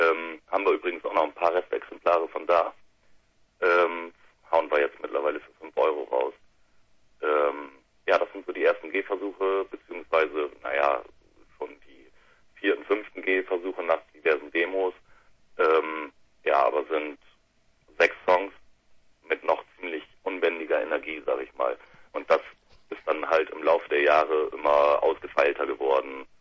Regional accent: Bremen, Germany; Aus Bremen.

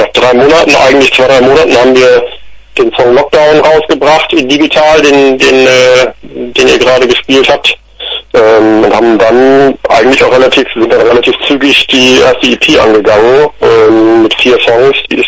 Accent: Schleswig, Schleswig-Holstein, Germany; born there; Gebürtig kommen wir aus der Stadt Schleswig.

